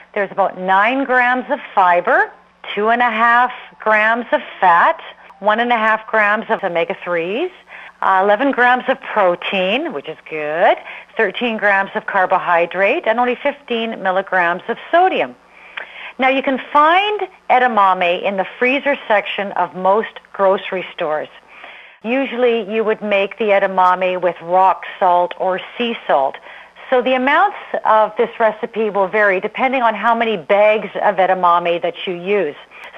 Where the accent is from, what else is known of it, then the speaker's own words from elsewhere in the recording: Canada; Well, being Canadian, and we are proud to be Canadians after the Olympics